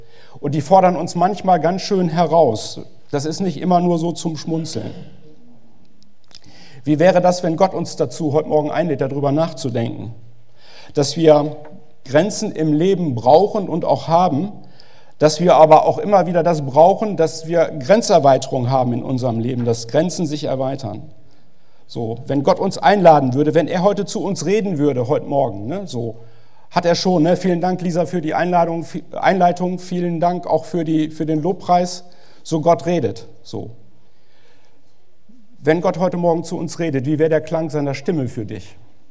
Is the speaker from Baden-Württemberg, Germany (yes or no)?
no; North Rhine-Westphalia, Germany; Wir kommen aus Ostwestfalen, aus Nordrhein-Westfalen, und wir sind jetzt quasi zu Gast in Niedersachsen bei euch.